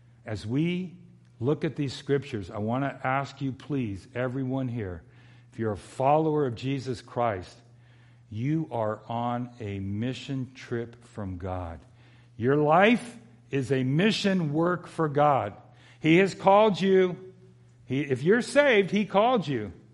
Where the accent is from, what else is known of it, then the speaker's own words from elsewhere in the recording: United States; I grew up in Southeast LA.